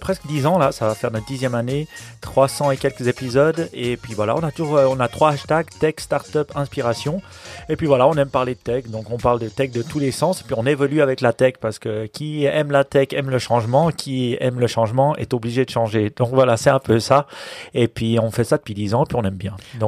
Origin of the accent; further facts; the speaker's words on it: Switzerland; oui je suis suisse, j'ai un accent